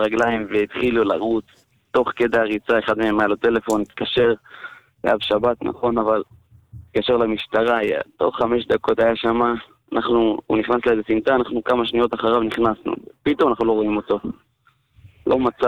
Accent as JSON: {"language": "Hebrew", "town": "Jerusalem", "region": "Jerusalem District", "country": "Israel", "tie": "born or raised there", "said": "אני גדלתי בשכונת רומי, כמו שאמרתי, מי שמכיר את רחוב ירמיהו."}